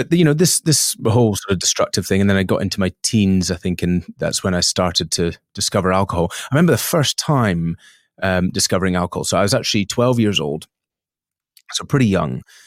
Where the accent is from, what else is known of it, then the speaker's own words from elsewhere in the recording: Isle of Mull, Scotland, United Kingdom; born there; So I was born on the Isle of Mull, which is a small island, 50 miles by 25 miles, sort of in the shape of Britain on the west coast of Scotland. I was born there in 1980.